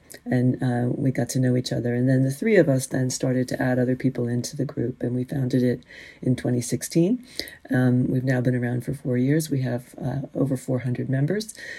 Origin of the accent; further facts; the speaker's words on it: California, United States; You know, I think I was raised in Northern California and really moved a lot as a kid.